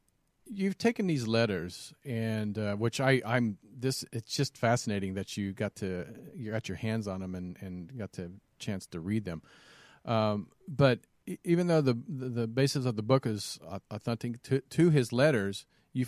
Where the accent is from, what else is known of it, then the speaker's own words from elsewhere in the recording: Kansas, United States; because I'm from Kansas originally, and so in the Midwest, South, we take great pride in our history